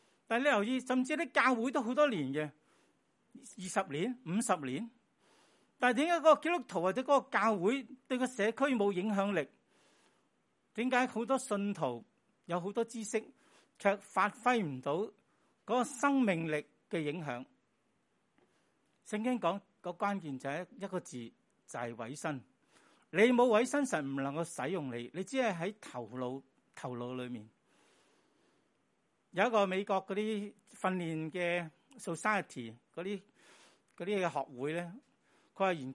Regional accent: Hong Kong; 我香港人

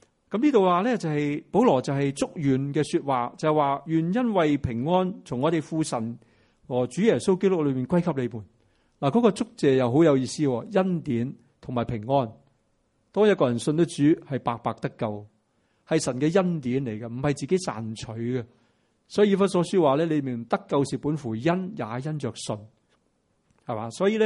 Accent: Hong Kong; 咁所以呢个咧都同我哋香港人咧都好息息相关。

